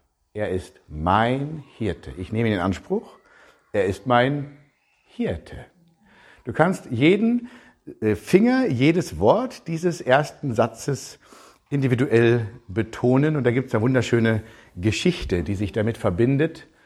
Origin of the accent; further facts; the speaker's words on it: Germany; Ich bin ja Pastor und ich bin Deutscher.